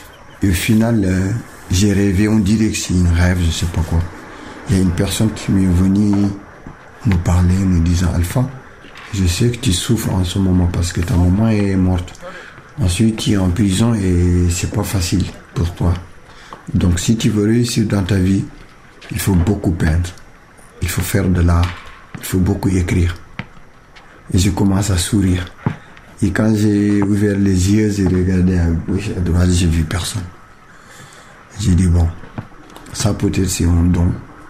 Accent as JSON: {"language": "French", "town": "Tekane", "country": "Mauritania", "moved": "yes", "lives_now": "Senegal", "said": "Quand j'ai quitté mon pays, ça fait 11 ans. On est des Mauritaniens, mais qui vivent au Sénégal. En 1989, la Mauritanie a livré une guerre contre le Sénégal. Et depuis lors, on nous a déportés de notre village qui s'appelle Tegane."}